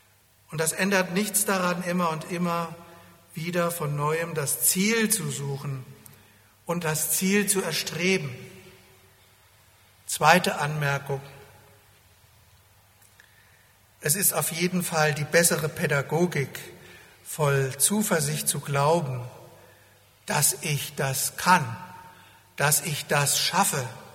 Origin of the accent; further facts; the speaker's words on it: Hesse, Germany; Ich stamme aus Hessen, da hieß es Baba, ei Baba.